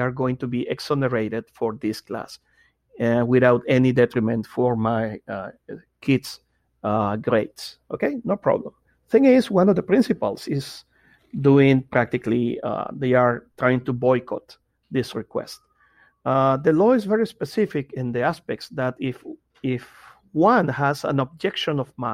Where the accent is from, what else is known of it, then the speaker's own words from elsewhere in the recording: Nicaragua; English is a second language; now in Lima, Peru; I am from Nicaragua, currently living in Lima, Peru. I'm an atheist